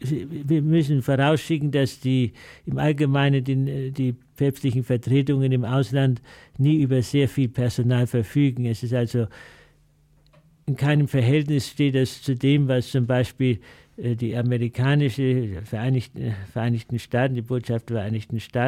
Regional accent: Nuremberg, Bavaria, Germany; born there; Ich bin Deutscher, ich bin in Nürnberg geboren, im schönen Bayernland, auch wenn von Oberbayern her gesehen Nürnberg schon fast Preußen ist, aber immerhin doch noch Bayern, geografisch zumindest.

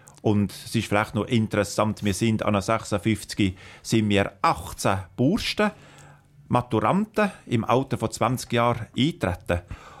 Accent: Nidwalden, Switzerland; Ich war in der Nähe von meiner Heimat, von Nidwalden, bei diesen Urnern.

